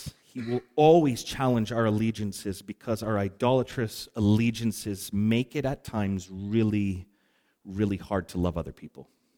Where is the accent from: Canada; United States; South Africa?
Canada; I'm Canadian.